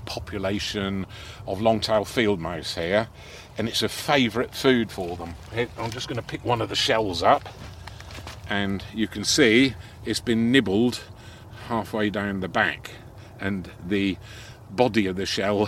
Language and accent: English; England, United Kingdom; But being English, we have funny habits in our country.